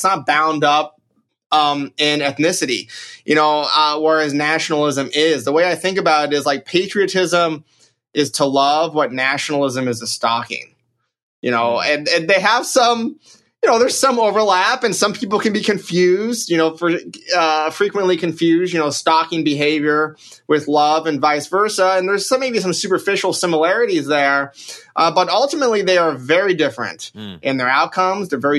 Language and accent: English; United States; I'm an American.